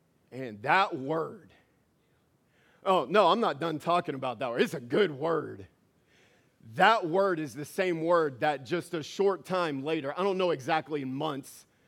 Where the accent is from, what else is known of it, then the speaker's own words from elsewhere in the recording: the South, United States; this is how I grew up in the South, and this is what I heard.